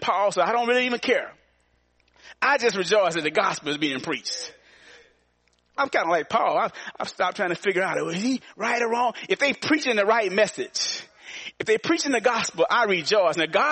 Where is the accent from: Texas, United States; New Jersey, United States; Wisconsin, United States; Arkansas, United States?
Arkansas, United States; Growing up in the Ebenezer Baptist Church out in Southern Arkansas